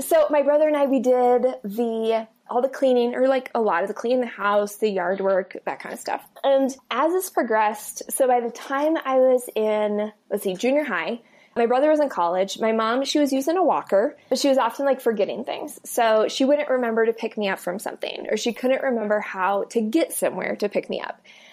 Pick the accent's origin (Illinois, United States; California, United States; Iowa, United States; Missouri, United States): Iowa, United States; I grew up in Iowa, Midwest, represent.